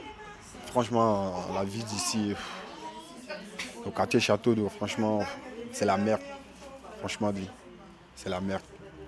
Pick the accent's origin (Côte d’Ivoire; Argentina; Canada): Côte d’Ivoire; Je viens de la Côte d'Ivoire.